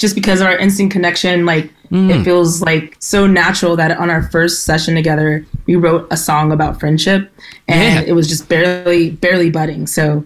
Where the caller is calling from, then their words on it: Los Angeles, California, United States; I am in Los Angeles.